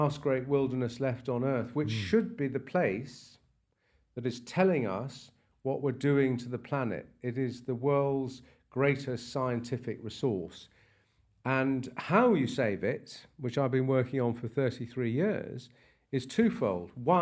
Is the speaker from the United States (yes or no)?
no; England, United Kingdom; I'm an Englishman and I was brought up to be very stiff upper lip